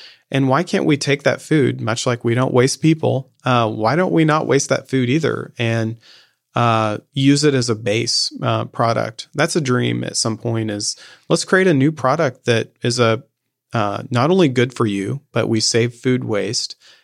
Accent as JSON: {"language": "English", "region": "Midwest", "country": "United States", "tie": "born or raised there", "said": "And I think that that's what I grew up with in the Midwest, is that, that endurance, that like depression era mentality of like not wasting resources, being frugal, pushing efficiency to the maximum."}